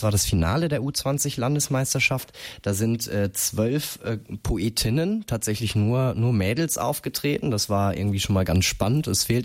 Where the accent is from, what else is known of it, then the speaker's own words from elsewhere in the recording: Greven, North Rhine-Westphalia, Germany; eine erste Moderation und Organisation eines Slams in Greven in meinem Heimatort dann übernommen habe.